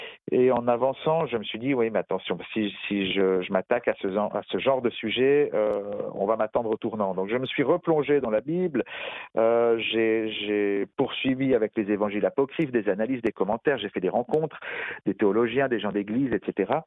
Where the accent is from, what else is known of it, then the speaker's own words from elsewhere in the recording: Switzerland; now in Valais, Switzerland; moi, je suis suisse, j'habite en Suisse, dans le canton du Valais, qui est un canton extrêmement catholique. Parfois au sens pénal du terme, si vous voyez ce que je veux dire. Et puis j'ai baigné moi dans ce catholicisme depuis tout petit.